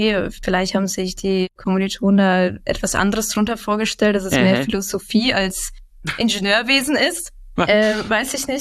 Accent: Schweinfurt, Bavaria, Germany; Und ich komme auch aus Schweinfurt und deswegen bin ich auch hier geblieben

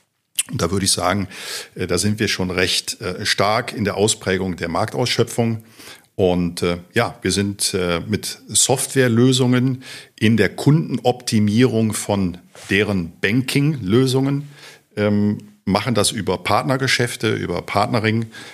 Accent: Rhineland, Germany; now in Kronberg, Germany; 50 Jahre alt, verheiratet, einen Sohn, gebürtiger Rheinländer, wohne seit nunmehr 15 Jahren in Kronberg am vorderen Taunus

